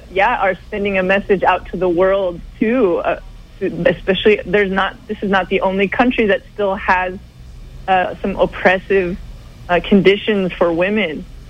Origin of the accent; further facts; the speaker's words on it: Puerto Rico; born there; I was born in Puerto Rico and have been back many times.